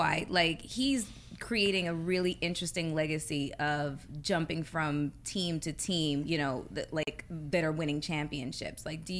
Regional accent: Canada; I am still Canadian.

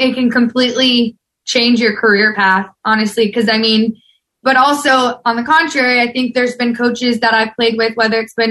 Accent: Georgia, United States; Yeah, I grew up in Georgia. I was born in, well, I wasn't born, born and raised. I was raised in Georgia.

